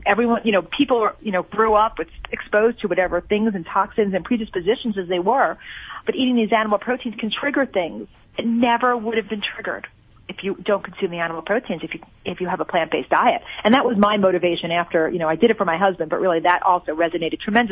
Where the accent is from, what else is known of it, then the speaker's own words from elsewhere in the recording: New York, United States; Yeah, I guess growing up in New York, I loved calzones